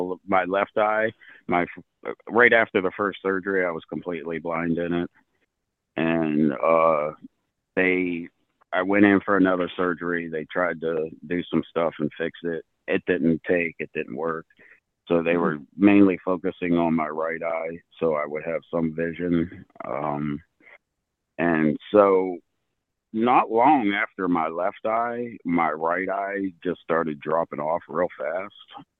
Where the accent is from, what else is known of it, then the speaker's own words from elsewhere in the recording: Cleveland, Ohio, United States; now in Bridgeton, United States; Bridgeton, Missouri. I grew up in Cleveland, Ohio. Right outside Cleveland, Ohio.